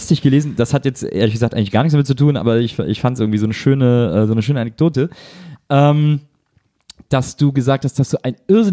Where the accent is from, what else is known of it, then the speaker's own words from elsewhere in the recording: North Rhine-Westphalia, Germany; ich bin ja in der Nähe von Köln aufgewachsen